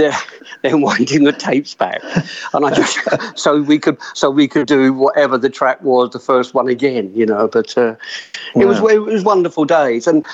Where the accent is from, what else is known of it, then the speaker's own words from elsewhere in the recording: Dartford, South East England, United Kingdom; I think I was eighth because I come from Dartford.